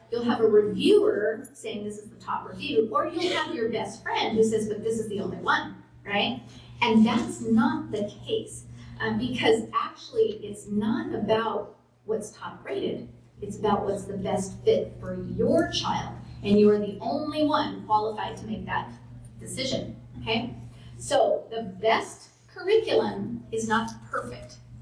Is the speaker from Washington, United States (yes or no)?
yes; Washington, United States; I'm from Washington.